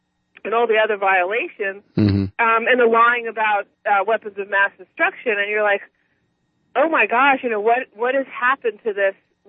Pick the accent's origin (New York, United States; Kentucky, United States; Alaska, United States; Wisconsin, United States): New York, United States; I was originally from New York, and I work with a lot of trauma victims from 9/11